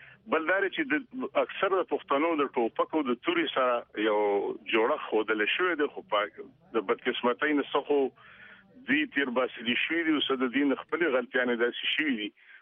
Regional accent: Khyber Pakhtunkhwa, Pakistan; زه يم د پاکستان د پښتونخوا يم

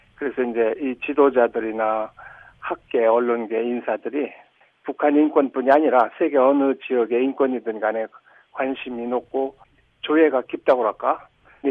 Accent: South Korea; 전 남한 출신입니다.

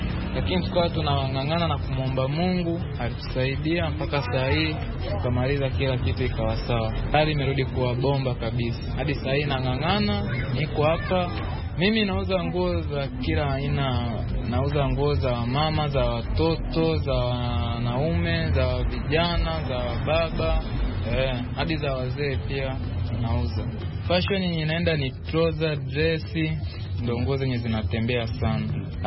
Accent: Tanzania; now in Kenya; Mimi ni Mtanzania, niko Kenya

